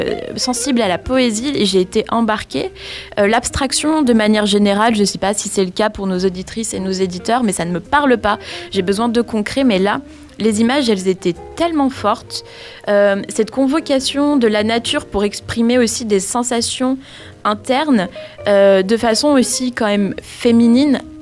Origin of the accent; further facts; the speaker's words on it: France; c'est pas comme chez nous en France